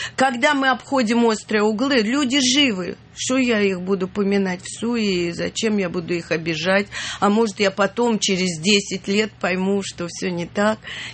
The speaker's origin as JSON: {"language": "Russian", "region": "Moscow", "country": "Russia", "said": "Я абсолютная москвичка, и я так рано попала."}